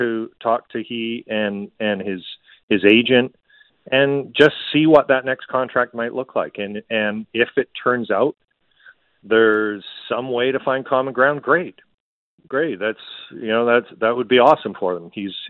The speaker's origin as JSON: {"language": "English", "region": "Scotland", "country": "United Kingdom", "said": "And as the dad and as the Scottish dad, I was always worried about this going wrong and that going wrong"}